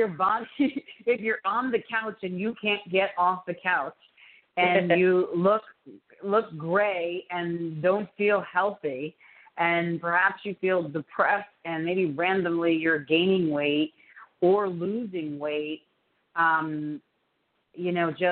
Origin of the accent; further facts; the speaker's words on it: New York, United States; accent: New York; when I say I'm a New Yorker, and most of the time you can't really hear it, but there are certain words that come out.